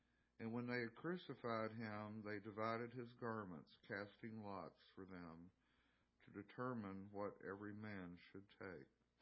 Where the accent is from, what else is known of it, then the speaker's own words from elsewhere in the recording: Kentucky, United States; I grew up in Kentucky, and when the snow starts falling, I'm ready to stay home.